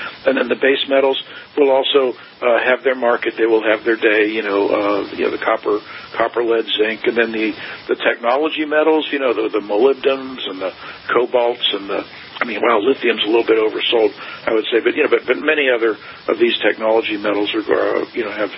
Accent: Pittsburgh, Pennsylvania, United States; I grew up in Pittsburgh in the 1970s when Chuck Knoll was the coach of the Steelers.

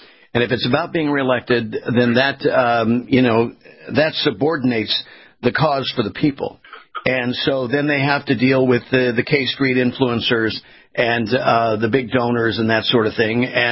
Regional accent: California, United States; It's really sad, and it breaks my heart to go back to my home state and see it in such shambles.

